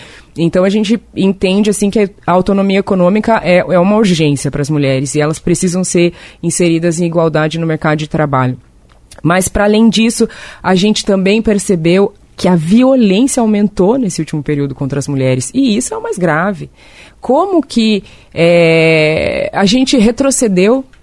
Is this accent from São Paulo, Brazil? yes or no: no; Curitiba, Paraná, Brazil; as pessoas elas se espantam um pouco pelo fato de eu ser paranaense. Né? E eu sou paranaense, nasci em Curitiba.